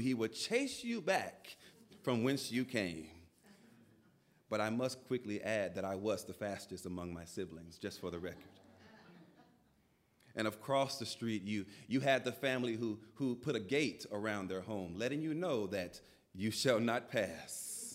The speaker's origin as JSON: {"language": "English", "town": "Memphis", "region": "Tennessee", "country": "United States", "tie": "born or raised there", "said": "I grew up in Memphis, Tennessee."}